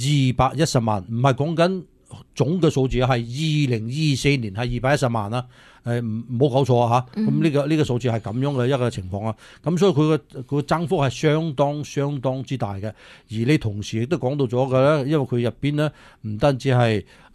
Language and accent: Cantonese; California, United States; 我哋加州人都好清楚一样嘢咧，